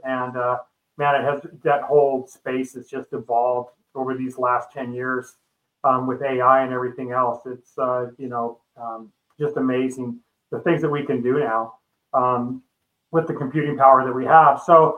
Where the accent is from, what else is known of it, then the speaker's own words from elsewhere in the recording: Spokane, Washington, United States; I was born and raised in the Spokane area. Graduated from Riverside High School in 1984.